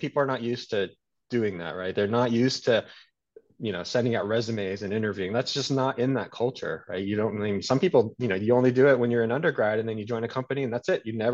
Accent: Texas, United States; I was born here in the States, and I grew up in Texas, right, outside of Dallas, and then I went to school in Austin, right?

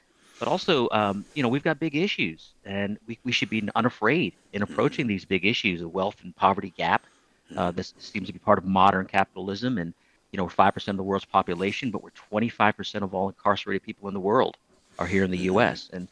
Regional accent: United States; And to me, as an American

